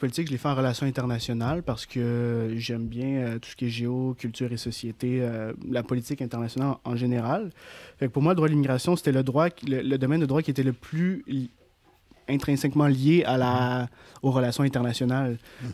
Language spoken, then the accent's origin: French; Quebec City, Quebec, Canada; Je suis parti de Québec, je savais pas trop quoi faire.